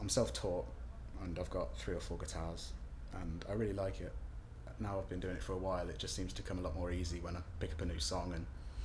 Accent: Northampton, East Midlands, United Kingdom; born there; I was born in Northampton General Hospital, just in Northampton, near where I live.

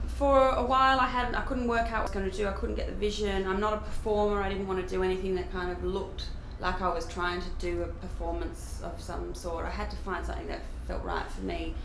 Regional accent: Australia; now in London, United Kingdom; I'm 38, and I'm Australian, but I live in London.

